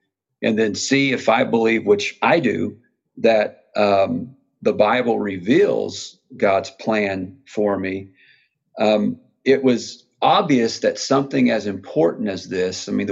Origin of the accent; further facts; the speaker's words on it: the Ozarks, United States; I was born and raised in the Ozarks